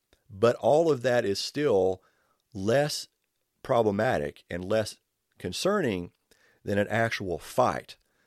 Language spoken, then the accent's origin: English; Kentucky, United States; that was in Kentucky, right here in my home state, in the year 1900.